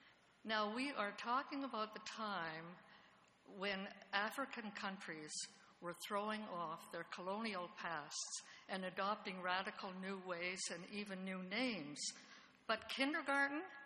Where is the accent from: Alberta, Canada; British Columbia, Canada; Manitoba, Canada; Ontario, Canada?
Ontario, Canada; Sudbury; because I was from Northern Ontario. I was born and grew up in Sudbury.